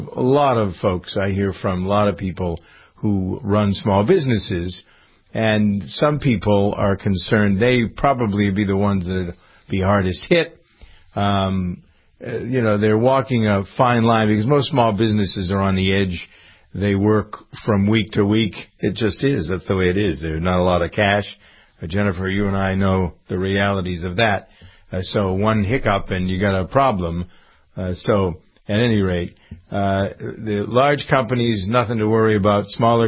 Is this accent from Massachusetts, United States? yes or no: yes; Framingham, Massachusetts, United States; Schools, we got people here in Framingham, my hometown, thinking, well, maybe we should shut the schools down.